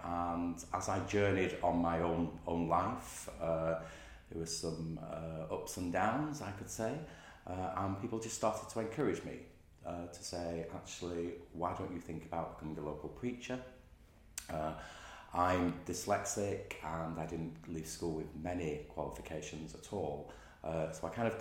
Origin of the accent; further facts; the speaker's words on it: United Kingdom; born there; because I'm British born, my name, it sounds very English, and that people would not always recognise that there was someone of colour in the room.